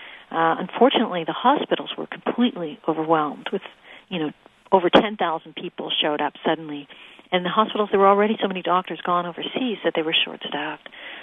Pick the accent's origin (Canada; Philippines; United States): Canada; Halifax, Nova Scotia; I mean, growing up in Halifax